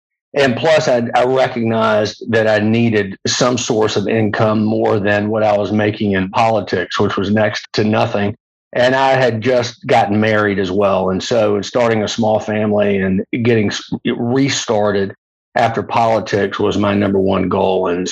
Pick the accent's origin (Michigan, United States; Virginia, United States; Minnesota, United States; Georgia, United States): Georgia, United States; Brunswick; born there; I was born in Brunswick, Georgia, which is situated about halfway between Savannah, Georgia and Jacksonville, Florida. It's on the coast of Georgia. And it was at that point in time, the late 60s, a very small, quite frankly, sleepy coastal front town.